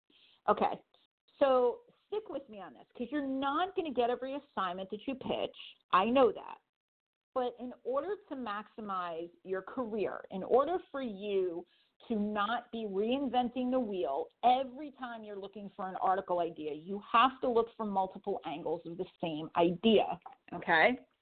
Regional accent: New York, United States; about the Hudson Valley, I could be in California once I hit the road and still write articles about my hometown.

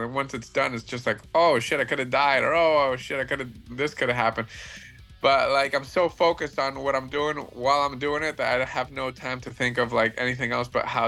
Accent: Miami, Florida, United States; I'm from Miami, so this is like Satan's ass.

